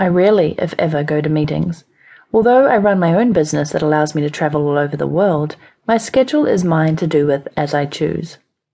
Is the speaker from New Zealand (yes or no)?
yes; New Zealand; I grew up in New Zealand, one of the most beautiful countries in the world, where my European parents had settled after a world tour honeymoon.